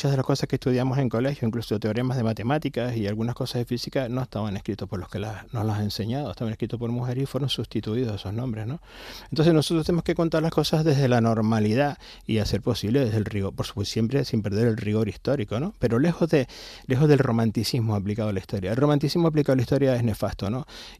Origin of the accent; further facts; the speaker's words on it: Canary Islands, Spain; y toda esa mezcla somos los canarios actuales.